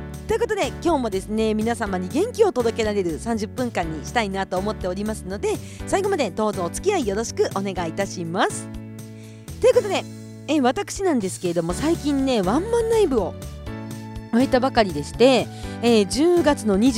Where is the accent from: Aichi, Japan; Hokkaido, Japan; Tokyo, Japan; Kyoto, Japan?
Hokkaido, Japan; Kushiro; 私のね、地元の釧路、私の出身のね、釧路は夏ですね。